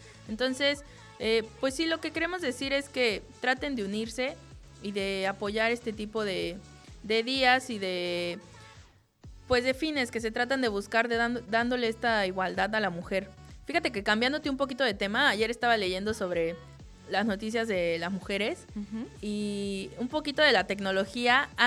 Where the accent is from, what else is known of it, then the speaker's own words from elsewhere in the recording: Mexico; now in Spain; nosotras somos de México, somos mexicanas